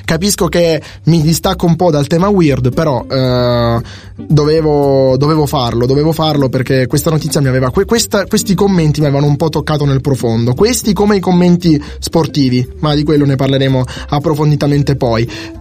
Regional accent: Sicily, Italy; Io sono cresciuto in Sicilia e la Sicilia degli anni 50 è questo.

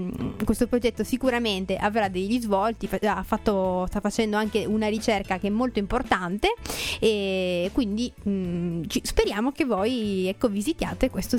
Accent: Collegno, Piedmont, Italy; Nel mio paese, nel mio paesino.

